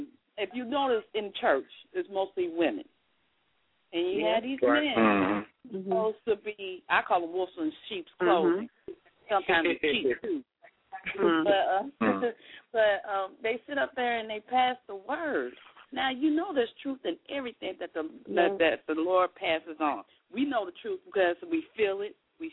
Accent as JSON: {"language": "English", "town": "St. Louis", "region": "Missouri", "country": "United States", "said": "I'm from St. Louis."}